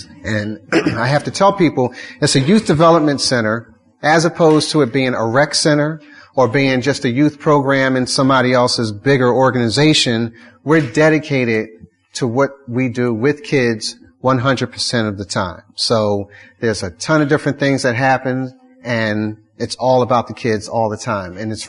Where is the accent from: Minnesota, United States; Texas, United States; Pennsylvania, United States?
Pennsylvania, United States; Philadelphia; including my hometown in Philadelphia, West Philadelphia, looked like they had been bombed out